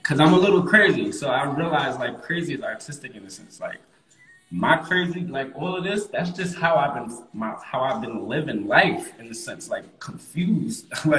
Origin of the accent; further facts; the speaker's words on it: New York City, New York, United States; also born or lived in Long Island; Born and raised in New York, yep. I'm from Queens, New York, and I'm from Long Island also. I moved to Long Island when I was about 16.